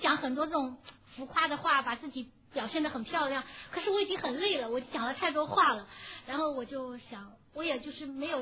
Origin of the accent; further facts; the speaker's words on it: China; “你哪里来的？”我说中国。在哪里读书？ Wisconsin。